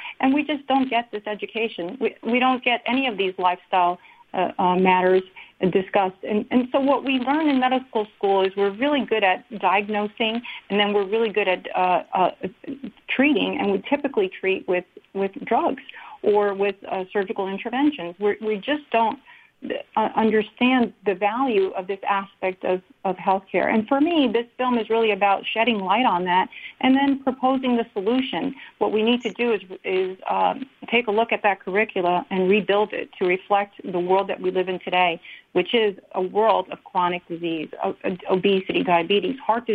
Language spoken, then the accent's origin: English; United States; I'm an American.